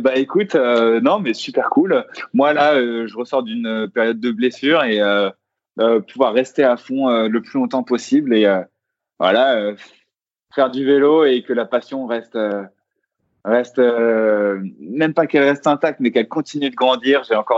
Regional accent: Versailles, Île-de-France, France; je viens de Versailles

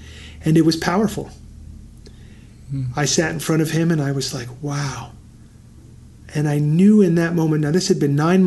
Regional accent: New York City, New York, United States; You know, I grew up in New York City and a little bit cynical

